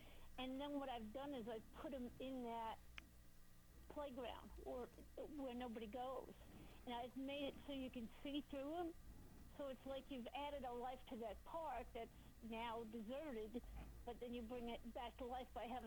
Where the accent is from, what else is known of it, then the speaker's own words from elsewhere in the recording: New York, United States; My background is I came from New York, and New York does not have any empty or deserted buildings. So when I moved to Nebraska, I was kind of fascinated